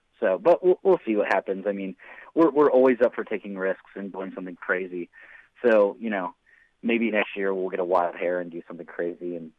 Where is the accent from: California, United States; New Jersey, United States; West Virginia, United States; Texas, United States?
West Virginia, United States; here we are, we're from West Virginia, and there's a lot of talent here.